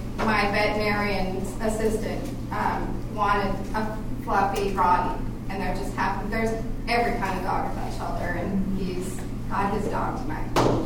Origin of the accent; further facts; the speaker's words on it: Oakland, California, United States; No, I'm from Oakland.